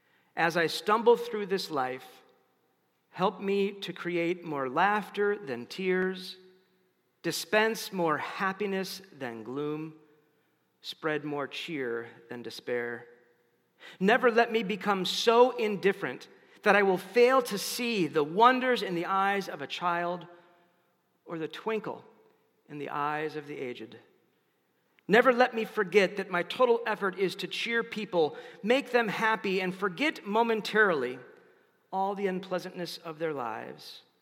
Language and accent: English; Madison, Wisconsin, United States; As many of you know, I'm from Madison, Wisconsin. 4 years of high school and 4 years of college in the 80s, and I went to a high school on the far west side.